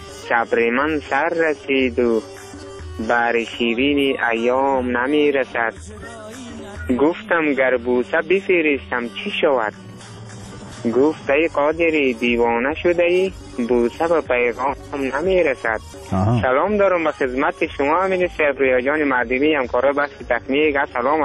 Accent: Afghanistan; همه ما شما افغان هستیم.

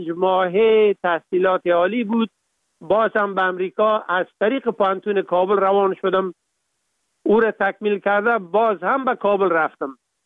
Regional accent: Kapisa, Afghanistan; also born or lived in Kabul; ما در ولایت کاپیسا به دنیا آمدیم، مکتب ابتدایی و متوسطه را در لیسه فعلی میرمسجدی به اتمام رساندیم.

